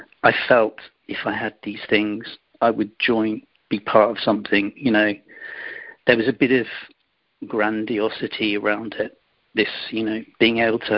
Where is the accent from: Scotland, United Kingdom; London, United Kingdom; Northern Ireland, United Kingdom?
London, United Kingdom; also born or lived in Paris; I'm English. I live in London, and you know, I was born and educated here. I did live in France for a while. I lived in Paris, where I studied, and I lived for a little while.